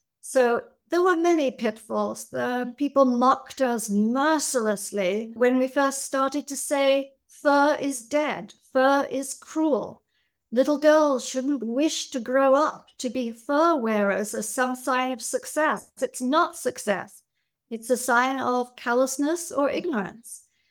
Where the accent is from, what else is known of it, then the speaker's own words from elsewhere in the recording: India; I grew up in India